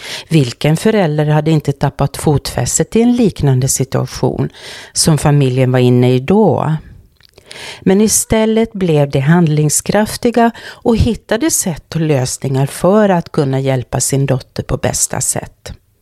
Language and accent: Swedish; Ostrobothnia, Finland; accent: Ostrobothnian; så pratade vi på vår gemensamma österbottniska dialekt och, eller en av alla som finns där i det landskapet.